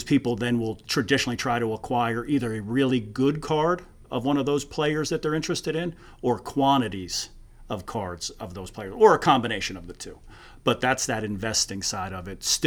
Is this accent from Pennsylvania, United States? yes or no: yes; Philadelphia, Pennsylvania, United States; I would say growing up in the Philly area, it was probably a tie between Mike Schmidt and Charles Barkley.